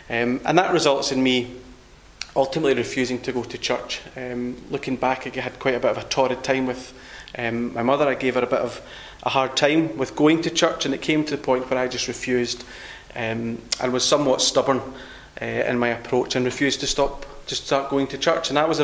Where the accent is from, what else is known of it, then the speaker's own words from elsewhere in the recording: Glasgow, Scotland, United Kingdom; I was born and brought up in Glasgow, in a non-Christian home